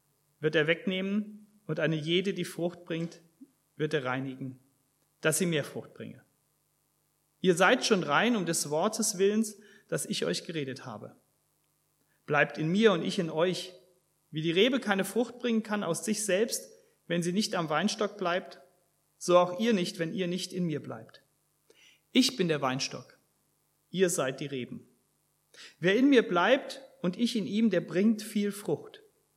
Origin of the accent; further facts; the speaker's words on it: Helsa, Hesse, Germany; Bin aufgewachsen in der Nähe von Kassel in Helsaar.